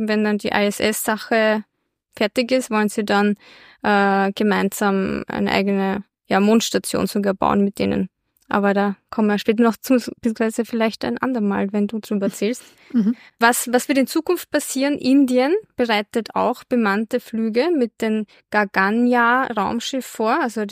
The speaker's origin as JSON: {"language": "German", "country": "Austria", "said": "bei uns in Österreich kriegt man 3 Millisievert pro Jahr."}